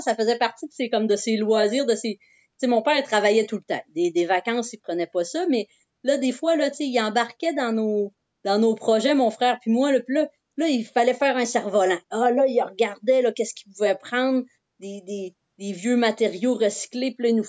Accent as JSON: {"language": "French", "town": "Pohénégamook", "region": "Quebec", "country": "Canada", "tie": "born or raised there", "said": "Moi, je suis native de Pouinegamouk. Donc, c'est un petit village avec un lac dans les terres, dans le Témiscouata. Donc, c'est à peu près à 45 minutes là, de Rivière-du-Loup, mais dans les terres. Et j'ai grandi sur une ferme"}